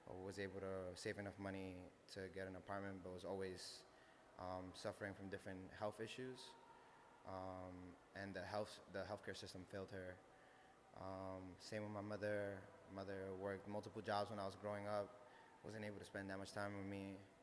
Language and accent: English; New York City, New York, United States; I'm from Harlem in New York City.